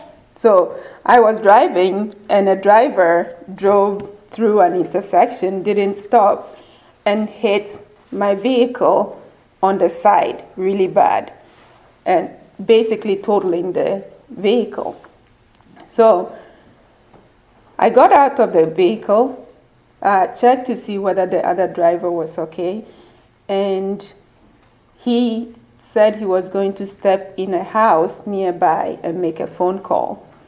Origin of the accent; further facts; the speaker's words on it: Ghana; So I come from Ghana in West Africa, and so just so you, I'm sure you realize I speak with a different accent.